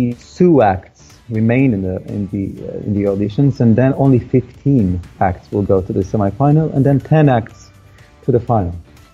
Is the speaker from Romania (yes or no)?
yes; Romania; English is a second language; For the moment, I am considered a underground singer in Romania, given that I'm only known in my hometown.